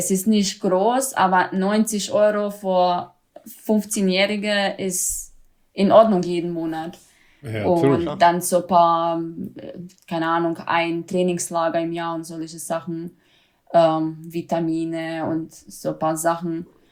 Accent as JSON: {"language": "German", "town": "Zagreb", "region": "City of Zagreb", "country": "Croatia", "said": "Zagreb. Hauptstadt."}